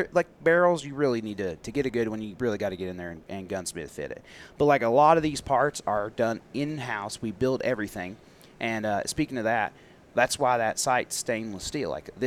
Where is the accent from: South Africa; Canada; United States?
United States; I'm an American. I believe we went to the moon, okay?